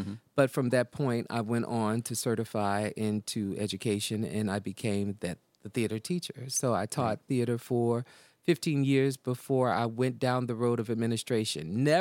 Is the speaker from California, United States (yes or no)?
no; Alexandria, Louisiana, United States; And I came from Alexandria, Louisiana. That's where I'm from.